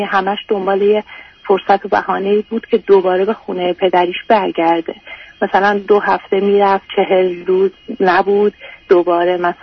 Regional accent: Tehran, Tehran Province, Iran; من تو جنوب شهر تهران دنیا اومدم و بزرگ شدم.

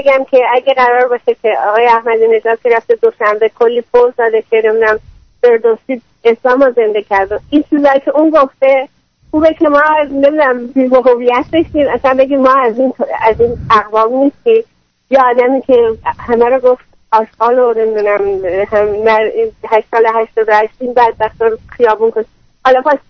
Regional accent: Iran; البته خب معلومه ایرانی، دوست داریم بگیم ما ایرانی هستیم

